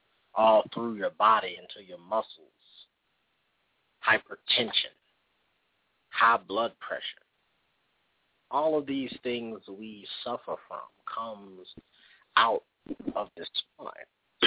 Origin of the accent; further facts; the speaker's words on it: the South, United States; and I'm from the South again, so, but some of us eat chitlins.